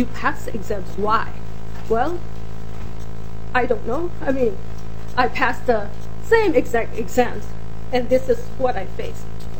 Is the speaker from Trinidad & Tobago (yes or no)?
no; Myanmar; moved away as an adult; now in United States; I am a physician from Burma, and I'm a Burmese American. I'm a citizen, a U.S. citizen. I had a thriving practice in Burma, but I followed my parents to become an immigrant.